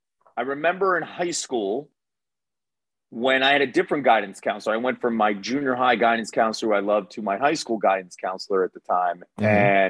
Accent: Phoenixville, Pennsylvania, United States; whenever I go back to my hometown of Phoenixville

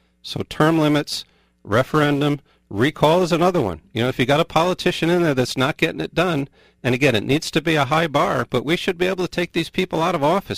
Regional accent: New Haven, Connecticut, United States; also born or lived in London; I've got a blue-collar background growing up in New Haven.

